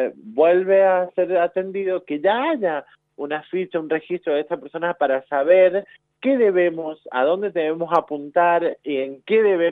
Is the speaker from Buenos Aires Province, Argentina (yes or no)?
no; Mendoza, Argentina; estamos madurando como sociedad mendocina